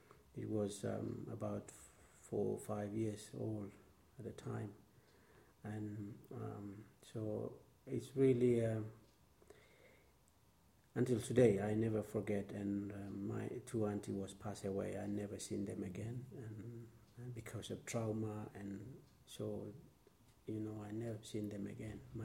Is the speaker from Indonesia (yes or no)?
yes; West Papua, Indonesia; Yeah, I was born in a little village called Penongalo